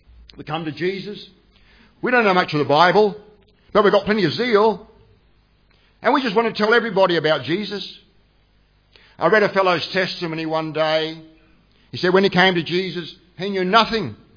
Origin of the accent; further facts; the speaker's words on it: Australia; Well, I'm Aussie, I'm not Asian, I'm Aussie.